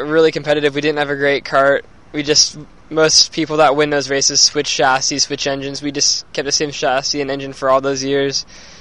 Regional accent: Portola Valley, California, United States; I'm 18 years old, and I'm from Bertola Valley, California, near San Francisco.

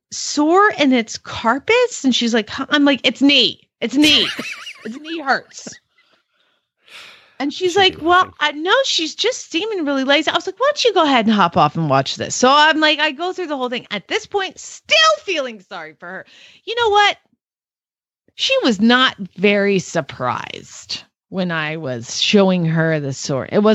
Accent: Georgia, United States; I mean, I'm from Georgia and Georgia State is downtown Atlanta and there ain't no vet clinic at Georgia State.

